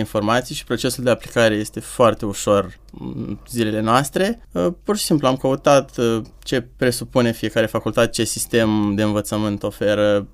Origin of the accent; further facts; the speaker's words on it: Romania; now in United Kingdom; Pe mine personal nu m-a afectat niciodată să spun sunt român